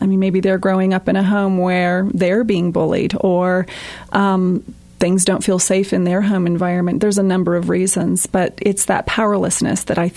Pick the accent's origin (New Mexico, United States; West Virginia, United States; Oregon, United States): New Mexico, United States; Santa Fe; I had a personal experience growing up in Santa Fe